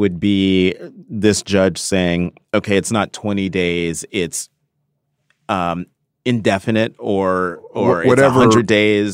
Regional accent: United States; as a person, but also as an American.

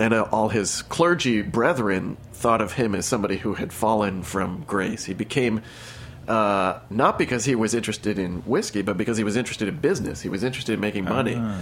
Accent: Kentucky, United States; It was a dry county where I grew up in Kentucky

